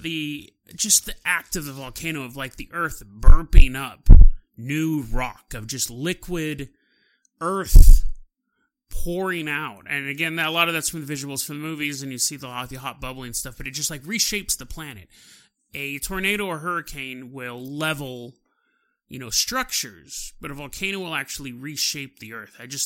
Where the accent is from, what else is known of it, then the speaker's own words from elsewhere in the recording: California, United States; I've been through a couple earthquakes because I'm from California. I was in the 88 earthquake in Alameda